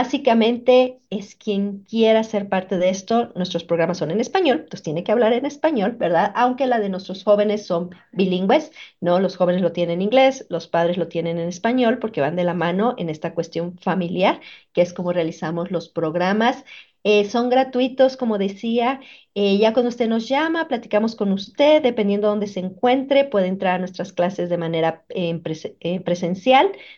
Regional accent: Mexico; moved away; mexicanos muy buenos, sabemos mexicanos que no estamos a veces pensando muy bien y estamos en delitos

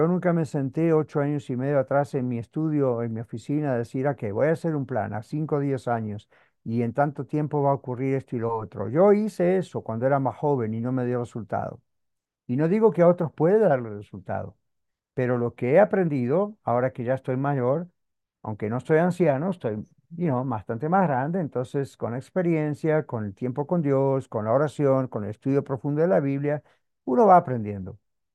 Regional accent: Argentina; moved away; Yo recuerdo que en mi país de origen, en Argentina, yo recuerdo que las iglesias cuando yo era un niño eran muy pequeñas, las iglesias cristianas.

